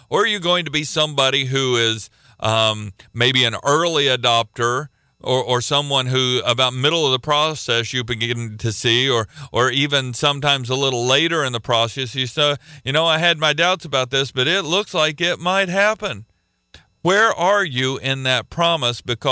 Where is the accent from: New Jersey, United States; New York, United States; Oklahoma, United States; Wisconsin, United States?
Oklahoma, United States; Listen, I am from Oklahoma. I will make fun of Oklahoma. You are not going to offend me.